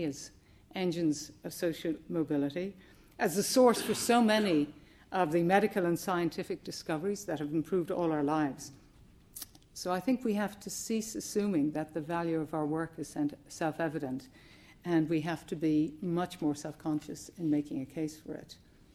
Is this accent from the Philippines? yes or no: no; Ireland; moved away as an adult; also born or lived in United States / Scotland; now in United Kingdom; Speaking personally, as somebody born and raised in Ireland, spent my academic career in the US, then moved to Scotland and am now down in England, I might be considered a citizen of the world